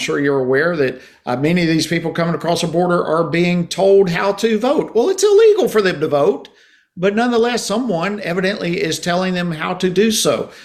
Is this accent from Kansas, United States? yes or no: no; Georgia, United States; Many states, for example, Georgia, my home state, the machine prints out a sample of what I voted for